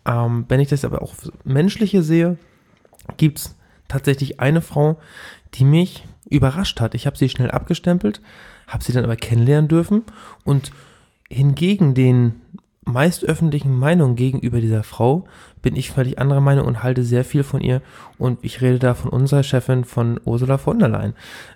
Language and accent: German; Germany; ich bin Deutscher